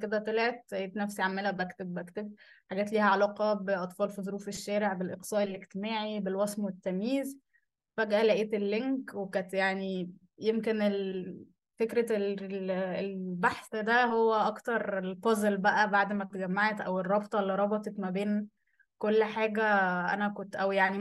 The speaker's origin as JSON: {"language": "Arabic", "country": "Egypt", "said": "إحنا أولاً إحنا كمجتمع مصري عندنا شوية مفاهيم كده بنحطها"}